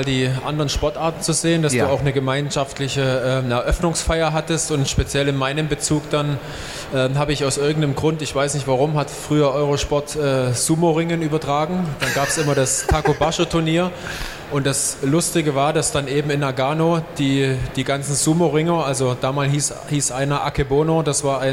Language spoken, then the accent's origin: German; Saxony, Germany; born there; Ja, also wo ich geboren bin im Erzgebirge, das ist ja noch in den neuen Bundesländern